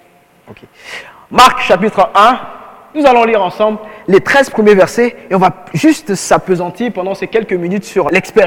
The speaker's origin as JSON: {"language": "French", "country": "Gabon", "said": "Mais bon, sauf que la salutation nationale chez nous au Gabon, ça a une connotation pas très bonne pour mes frères Swahili."}